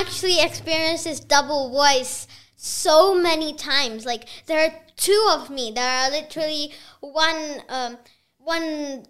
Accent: Bangalore, Karnataka, India; And that somewhere is in my hometown, Bangalore.

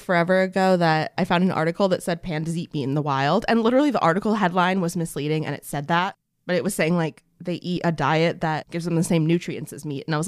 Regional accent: Wisconsin, United States; We're from Wisconsin. We love our Bloody Marys.

